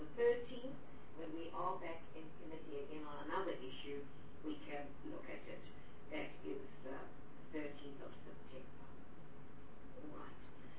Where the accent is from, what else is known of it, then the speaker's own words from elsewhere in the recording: Gauteng, South Africa; as I come from Gauteng